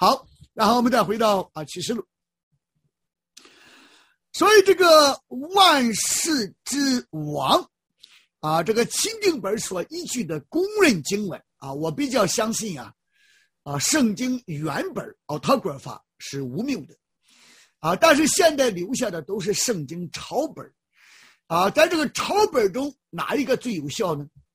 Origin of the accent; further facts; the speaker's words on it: China; 这是我们中国人为人父母都这样讲啊